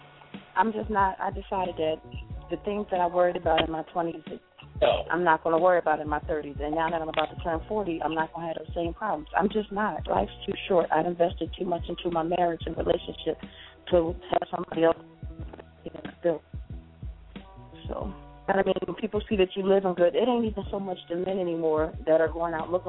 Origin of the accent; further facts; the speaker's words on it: New Jersey, United States; because I was brought up in Jersey.